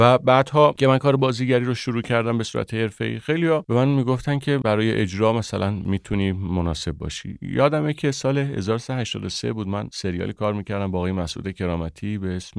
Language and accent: Persian; Shemiranat, Tehran Province, Iran; قدیمتر شمیرانات مجموعه روستاهایی بود که در کنار هم شمیرانات رو می‌ساختن. و حالا خب من سال‌های نوزادی، نوباوگی، نونهالی و کودکیم رو اونجا سپری کردم. مدرسه رفتم، درس خوندم توی همون مدرسه‌های همونجا، همون اطراف